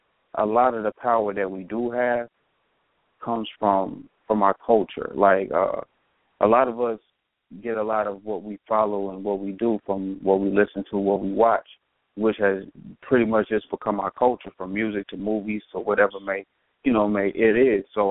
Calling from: Cincinnati, Ohio, United States; new state of mind, calling from Cincinnati, Ohio.

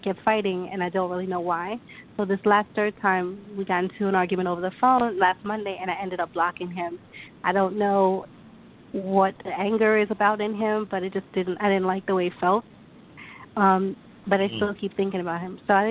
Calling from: New York, United States; Hello, hi, I'm calling from New York.

